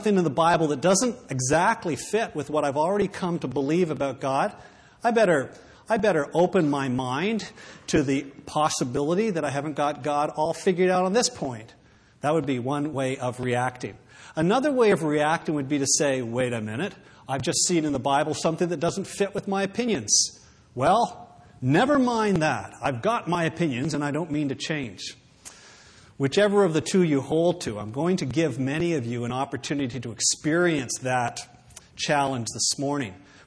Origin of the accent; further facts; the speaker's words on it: Canada; I'm Canadian of English stock. My great-great-grandfather immigrated from England, and … have been hanging around in Ontario ever since.